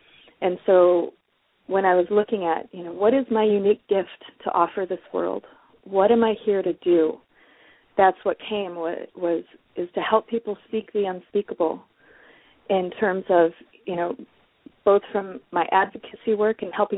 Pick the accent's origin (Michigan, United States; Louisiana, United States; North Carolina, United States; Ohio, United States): Michigan, United States; Detroit; I'm originally from Detroit, and Detroit people are often very outspoken